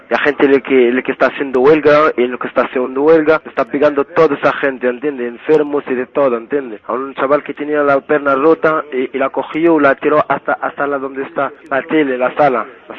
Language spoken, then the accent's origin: Spanish; Palestine; Spanish is a second language; now in Spain; soy de Palestina y llevo aquí desde 94 y ni quiere soltarme, ni quiere llevarme a mi país